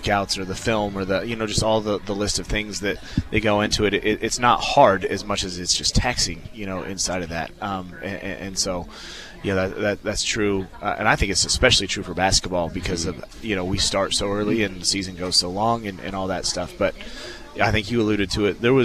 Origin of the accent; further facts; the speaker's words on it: Kansas, United States; growing up in Western Kansas, you know, at the time Hays was in the RMAC